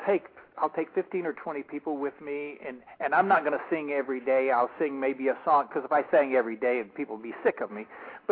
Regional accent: New Mexico, United States; I grew up in New Mexico, so there's a lot of the.

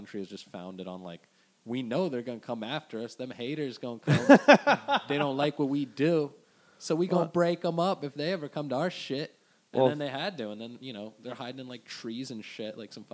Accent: Washington, District of Columbia, United States; I'm an up north kid.

